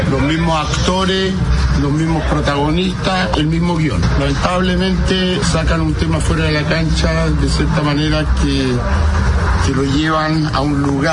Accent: Puerto Montt, Los Lagos, Chile; Como dicen en mi tierra, en Puerto Montt

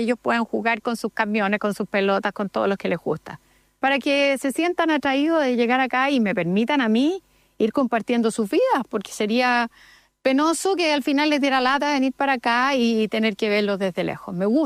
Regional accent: Chile; yo soy chilena, quiero mi país, conozco cada rincón de Chile

